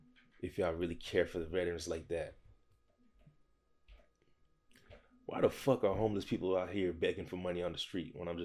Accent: United States; Me being an American citizen, I was born here. I was raised here. You know what I'm saying? I'm Haitian American. You see the Haitian flag in the back.

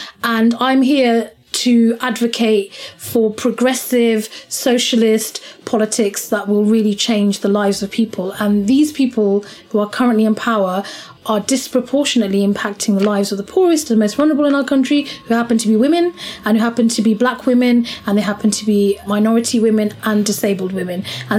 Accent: Oxford, South East England, United Kingdom; And I'm from Oxford. I was born and raised in Oxford. Oxford is a city that is responsible for a lot of this.

